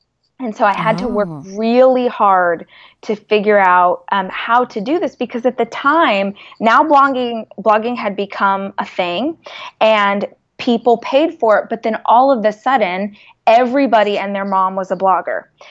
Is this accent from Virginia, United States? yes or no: no; Bakersfield, California, United States; So I'm from Bakersfield, which is about 2 hours north of LA.